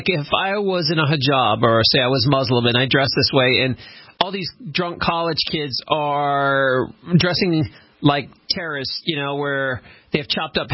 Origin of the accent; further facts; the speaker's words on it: Georgia, United States; Because I know a lot of those guys. I was from Georgia.